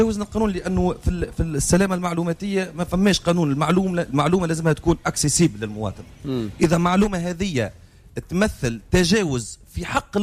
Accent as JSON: {"language": "Arabic", "country": "Tunisia", "moved": "as an adult", "said": "كونه أنا صحيح خرجوني من تونس عذبوني قبل ما نخرج من تونس"}